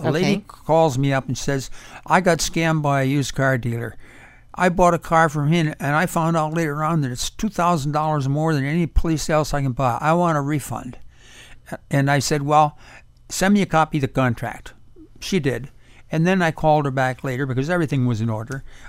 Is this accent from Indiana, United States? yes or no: no; Wisconsin, United States; now in Miami, United States; I'm from Wisconsin, where when I was young, everybody was very honest. But down here in Miami